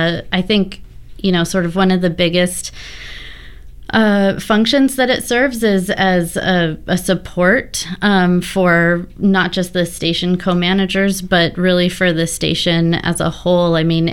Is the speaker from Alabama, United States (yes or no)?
no; Pasadena, California, United States; I'm from the Los Angeles area, from Pasadena, California.